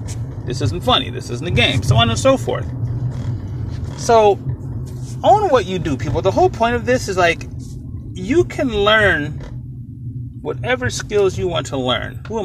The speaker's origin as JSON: {"language": "English", "town": "San Diego", "region": "California", "country": "United States", "said": "but I'm from Southeast San Diego"}